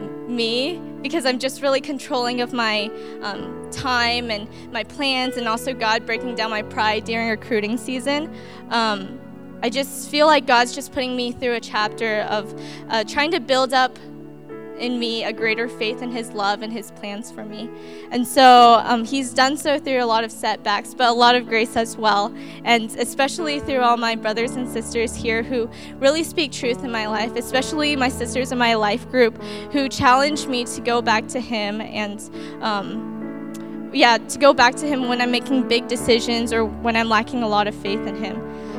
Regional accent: Texas, United States; I was raised in Texas in a one-parent household for as long as I can remember.

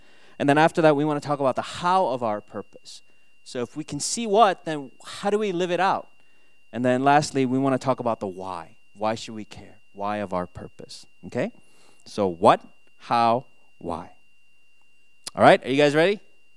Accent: Minnesota, United States; because I grew up in Minnesota, and I'm a huge Minnesota fan.

